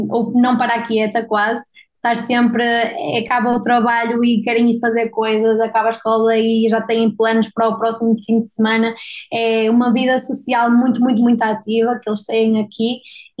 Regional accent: Portugal; now in Spain; Sempre que eu digo que sou de Portugal, toda a gente me diz: ah, adoro Portugal

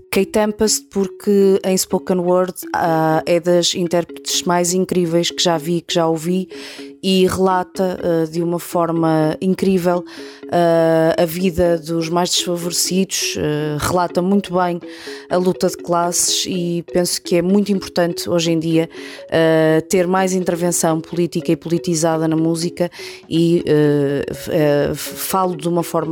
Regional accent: Santa Maria da Feira, Aveiro, Portugal; moved away as an adult; now in Lisbon, Portugal; tenho 39 anos, sou de Santa Maria da Feira, sou advogada, vivo em Lisboa, mas com uma grande vontade de voltar ao Norte.

